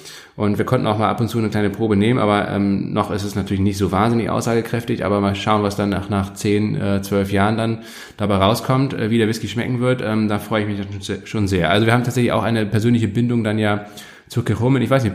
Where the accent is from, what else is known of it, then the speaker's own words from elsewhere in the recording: Kiel, Schleswig-Holstein, Germany; Loppo ist eine fantastische Rösterei in Kiel, in meiner Heimatstadt